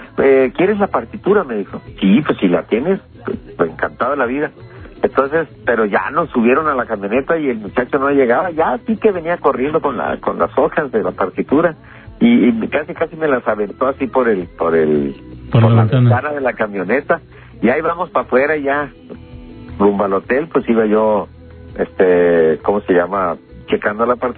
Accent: Culiacán, Sinaloa, Mexico; Entonces llegamos precisamente a mi tierra allá en Culiacán, Sinaloa.

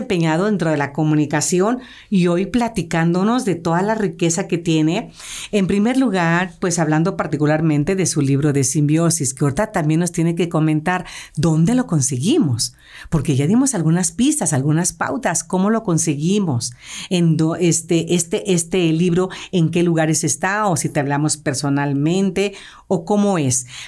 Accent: Mexico; Creo que somos el estado de la República Mexicana que más balnearios tiene

